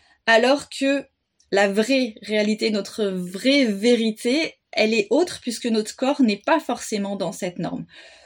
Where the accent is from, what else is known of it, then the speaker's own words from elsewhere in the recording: France; moi je suis française et que j'habite en France et que je vis, voilà, en France